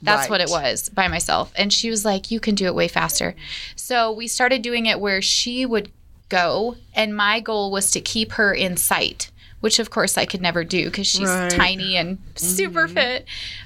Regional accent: Denver, Colorado, United States; born there; now in Colorado Springs, United States; Yep. I was born in Denver. Moved here, like, I think it's got to be 8 years by now.

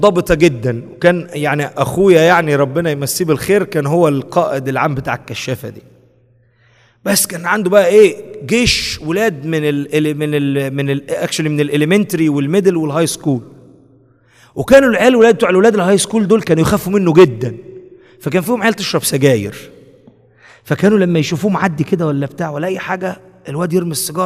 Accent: Egypt; now in United States; هنا في امريكا، احنا امريكان ولا مصريين؟ تعملش ده عشان احنا مش امريكان، احنا مصريين.

